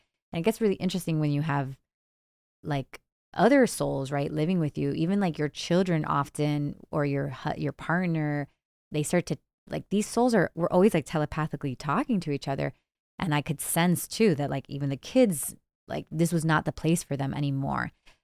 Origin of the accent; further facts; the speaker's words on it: Miami, Florida, United States; also born or lived in New Jersey / Los Angeles; I was born in New Jersey. I grew up in Miami. My parents, like after it was too cold for them in Jersey, we moved to Miami, grew up there